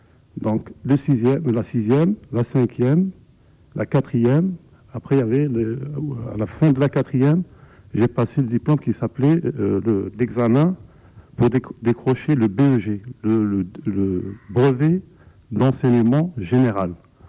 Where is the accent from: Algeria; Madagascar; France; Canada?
Algeria; Oran, Oran Province; Je suis algérien, plus exactement d'Oran, la capitale de l'ouest du pays qui se situe à 450 km d'Alger. J'ai vécu dans un quartier qui s'appelle José Maraval, en plein centre de la ville.